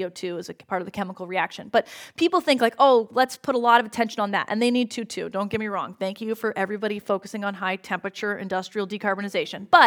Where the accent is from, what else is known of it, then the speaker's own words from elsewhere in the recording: Canada; And Canada, where I'm from, I'm also Canadian, supplies a lot of oil to the United States.